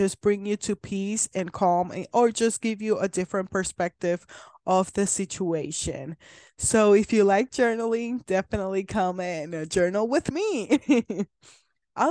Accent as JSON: {"language": "English", "country": "Puerto Rico", "lives_now": "Kansas, United States", "said": "I am originally from Puerto Rico, but I live in Kansas."}